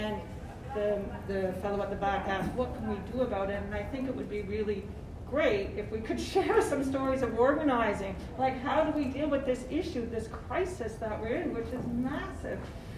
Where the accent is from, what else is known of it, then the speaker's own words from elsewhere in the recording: Hamilton, Ontario, Canada; I'm here from Hamilton, Canada.